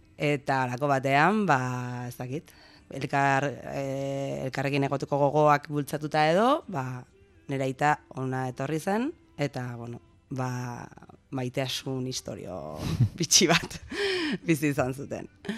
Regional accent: Pamplona, Navarre, Spain; born there; Ni Iruñan jaio nintzen, eta nire ama Gipuzkoarra da, nire aita indiarra da, eta ni Nafarra naiz.

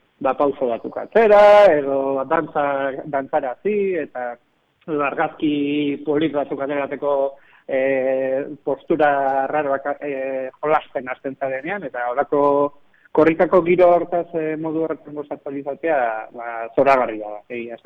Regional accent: Hernani, Basque Country, Spain; ni hernaniarra naiz izaten, eta nire herritik pasatzea

